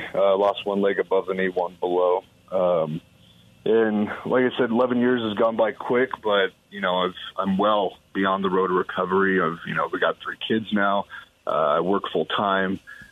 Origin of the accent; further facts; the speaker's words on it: Denver, Colorado, United States; Oh, yeah. Yeah, born and raised in Colorado. Only time I spent away from home was my time in the Marine Corps.